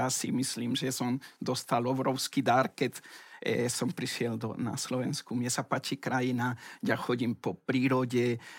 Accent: Peru; Slovak is a second language; now in Slovakia; Ale zostali sme z Peru, sa mi zdá, dvaja, traja, neveľa

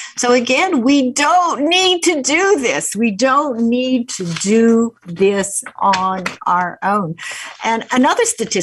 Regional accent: Winnipeg, Manitoba, Canada; When I was growing up in Winnipeg

